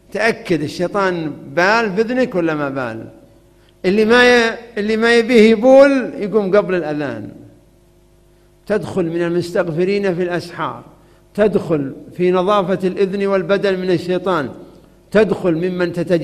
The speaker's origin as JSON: {"language": "Arabic", "country": "Saudi Arabia", "said": "عندنا في السعودية ما تكلف نص ريال"}